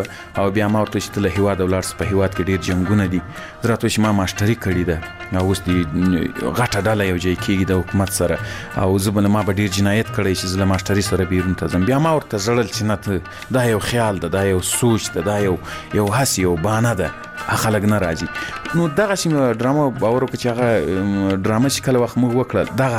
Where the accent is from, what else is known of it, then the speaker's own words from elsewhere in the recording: Ghazni, Afghanistan; زه له غزنی څخه